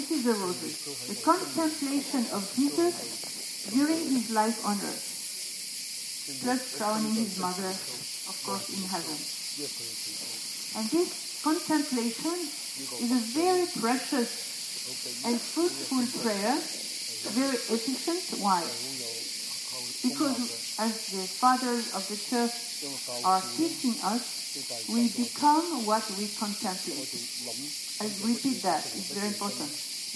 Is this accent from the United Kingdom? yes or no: no; Dublin, Leinster, Ireland; I'm from Dublin.